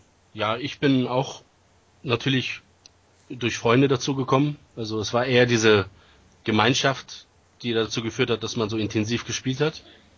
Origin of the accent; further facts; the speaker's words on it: Bad Vilbel, Hesse, Germany; bin aus Bad Vilbel, ist aus der Nähe von Kassel.